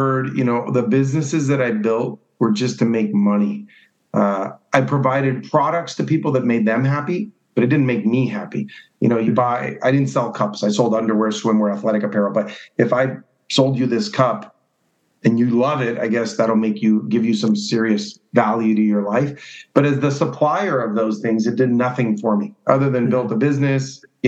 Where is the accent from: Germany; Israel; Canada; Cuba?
Cuba; now in United States; So the only thing I have from my past life, from when I came from Cuba, is this. This is a shirt I wore on the boat when I came here.